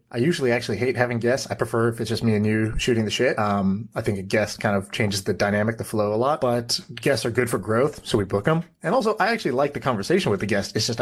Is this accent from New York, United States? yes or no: no; Austin, Texas, United States; I grew up in Austin, Texas. I spent a lot of time in Texas.